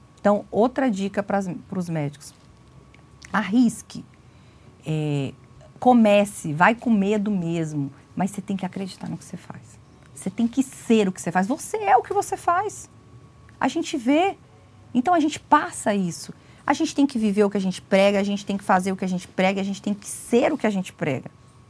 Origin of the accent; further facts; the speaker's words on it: Goiás, Brazil; Eu sou natural de Goiás.